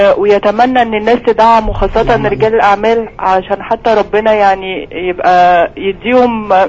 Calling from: Cairo, Cairo Governorate, Egypt; حضرتك أنا جهن من القاهرة

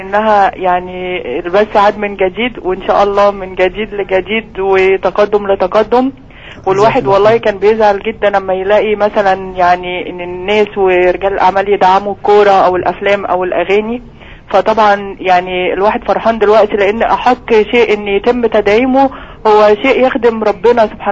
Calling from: Cairo, Cairo Governorate, Egypt; حضرتك أنا جهن من القاهرة

